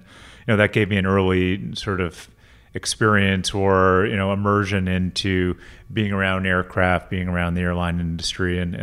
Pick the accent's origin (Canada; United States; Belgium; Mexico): Canada; Timmins, Ontario; also born or lived in Toronto; I grew up in Timmins, Ontario, in northern Ontario. Up until I was about 8 years old, I was actually born in Toronto, but lived in Timmins for those early 8 years. Moved to Toronto, I've lived there ever since, at around the age of 8 or 9.